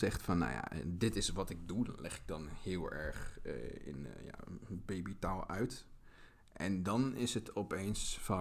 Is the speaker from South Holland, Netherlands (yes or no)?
yes; Rotterdam, South Holland, Netherlands; ik ben 32 jaar, ik ben geboren getogen in Rotterdam.